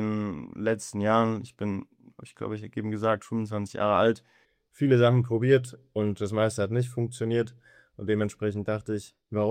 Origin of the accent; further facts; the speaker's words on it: Germany; ich komme aus Deutschland und wohne an der luxemburgisch-französischen Grenze hier im Saarland